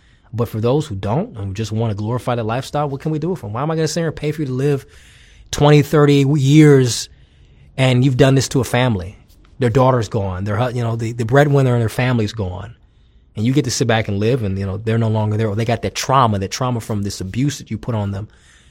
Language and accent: English; United States; I'm a black American. I'm an American living in this country.